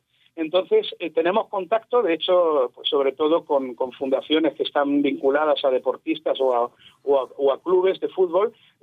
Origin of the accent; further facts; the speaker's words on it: Spain; born there; yo soy nacido en España, no, aunque sí tengo ascendencia judía, pues buscando en árbol genealógico sí parece que tengo algo de sangre judía.